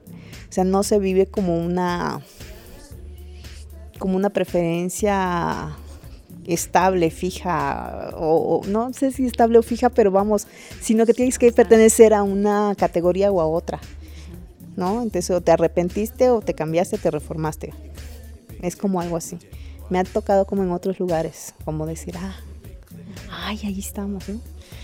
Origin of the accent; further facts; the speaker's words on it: Mérida, Yucatán, Mexico; soy de Mérida, Yucatán, sí.